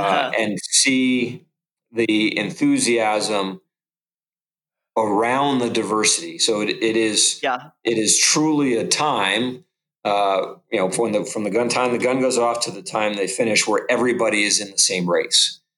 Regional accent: New York City, New York, United States; I grew up in the New York City area. So running that particular marathon had some relevance for me.

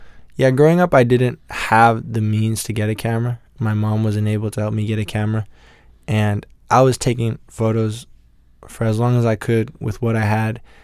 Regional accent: Toronto, Ontario, Canada; born or raised there

